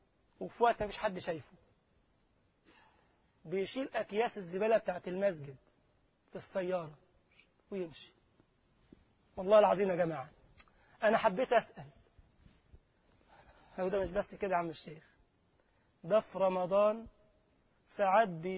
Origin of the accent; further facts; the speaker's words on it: Egypt; والله كان عندنا في مصر كده اخ ربنا يسامحه بقى